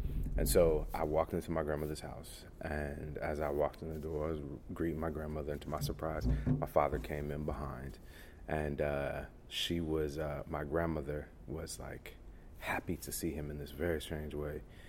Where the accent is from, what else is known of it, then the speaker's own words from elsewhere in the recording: Michigan, United States; moved away as an adult; I'm from Michigan originally. My family's from Mississippi. I was born in Michigan. And I left Michigan to you know, start my life after college.